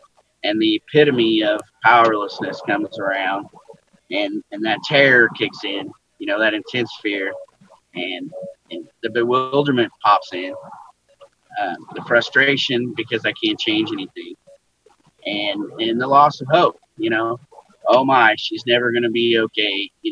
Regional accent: Midwest, United States; I'm from the Midwest, so I don't see a tornado

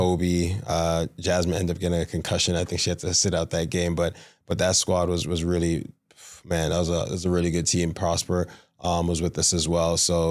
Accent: Toronto, Ontario, Canada; Like I said, I'm from the West End of Toronto

